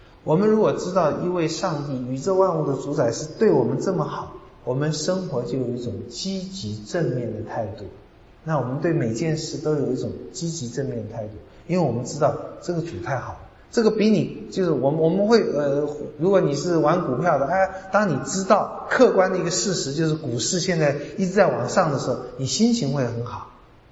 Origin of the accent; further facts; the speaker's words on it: China; 我们中国人也很喜欢有的时候很唯心啊